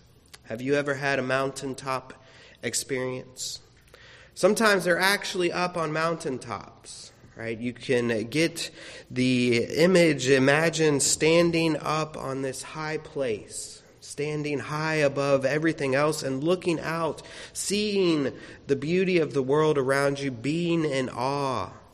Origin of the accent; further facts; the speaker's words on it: Florida, United States; Now, growing up in Florida, we did not have too many mountains around.